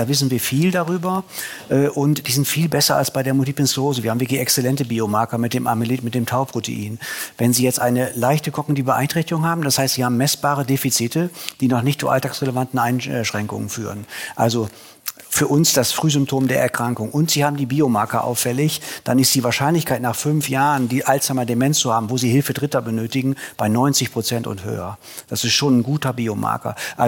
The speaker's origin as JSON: {"language": "German", "region": "Bremen", "country": "Germany", "said": "ich komme ja aus Bremen, für uns ist Niedersachsen ja Outback."}